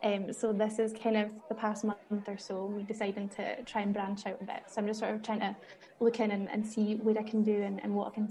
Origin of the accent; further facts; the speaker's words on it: Edinburgh, Scotland, United Kingdom; I'm from Edinburgh, so southeast, so the other coast.